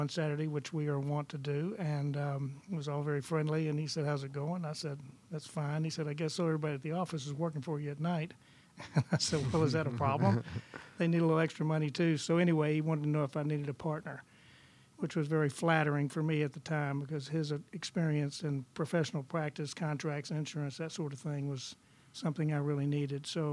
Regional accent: Atlanta, Georgia, United States; Well, I grew up in Atlanta, knew a lot of people.

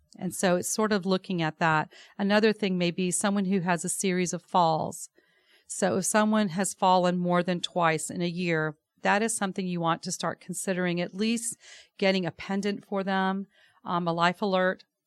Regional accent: Savannah, Georgia, United States; now in Atlanta, United States; Angela and I grew up together in Savannah, Georgia.

